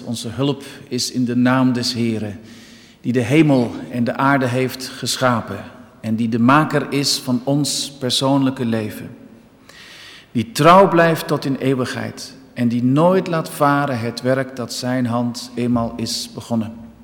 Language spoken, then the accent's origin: Dutch; Dinxperlo, Gelderland, Netherlands; Vanmorgen bent u bediend door broeder Bob Staal, geboren in Dinxperlo en ik kom daar zelf ook vandaan.